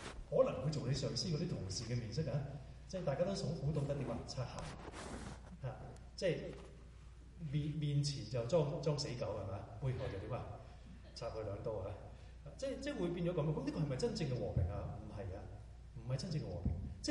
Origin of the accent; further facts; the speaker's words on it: Hong Kong; 我哋香港人特別有好醒嘅呢樣嘢